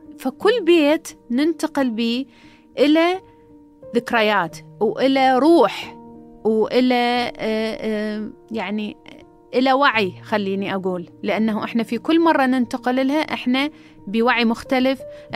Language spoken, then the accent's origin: Arabic; Iraq; also born or lived in Amman, Jordan; now in Canada; مو مكان إحنا كعراقيين نستقر بيه فترة طويلة. فقررنا الهجرة وين؟ إلى المكان اللي كان مفتوح ومتوفر، كندا.